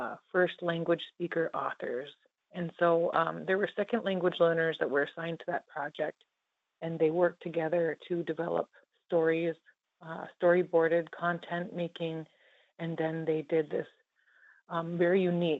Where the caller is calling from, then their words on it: California, United States; I am calling in today from California, but I reside on Lake Mille Lacs, and that's where I raised my children and my family.